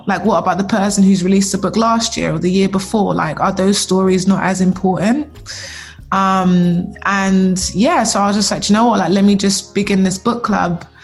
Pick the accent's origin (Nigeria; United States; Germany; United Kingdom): Nigeria; I could really place myself in that story as a Black person, as a Nigerian person, and understand some of the dialectal tones, some of the colloquialisms, some of the like broken English